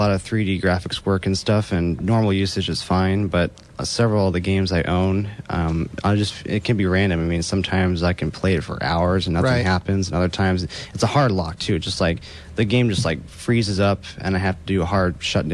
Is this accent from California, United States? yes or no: yes; Santa Cruz, California, United States; I'm from Santa Cruz.